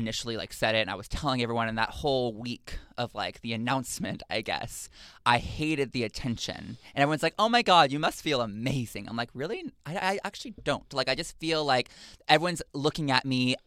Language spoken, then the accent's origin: English; Texas, United States; Growing up in Texas, when people ask me what that's like